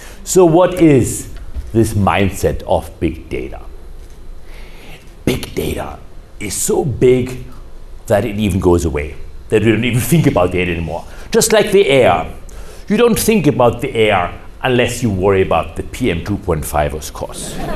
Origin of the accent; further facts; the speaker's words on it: Germany; I am from Germany.